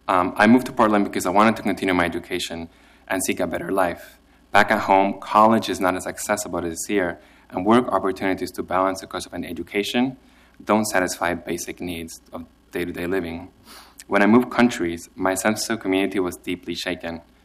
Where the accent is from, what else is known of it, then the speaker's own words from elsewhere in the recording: Santiago, Santiago Metropolitan Region, Chile; English is a second language; now in United States; I come from Santiago, Chile.